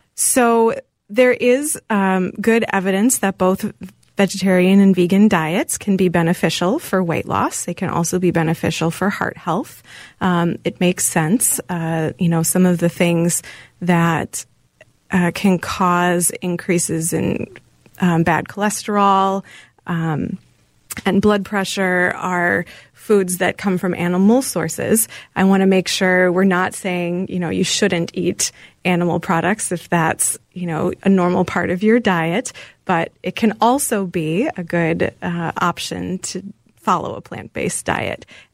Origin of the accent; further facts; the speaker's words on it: Wisconsin, United States; I am from Wisconsin. I'm a Wisconsin girl, and my grandparents actually owned a dairy bar, so I had a lot of dairy growing up.